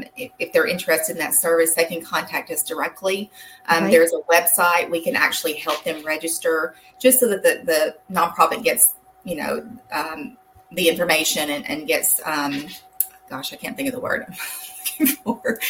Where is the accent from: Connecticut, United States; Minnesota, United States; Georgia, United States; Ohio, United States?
Georgia, United States; now in Niceville, United States; I grew up in North Georgia. You might just have a little bit of an accent when I say that. But I've been here since 2006.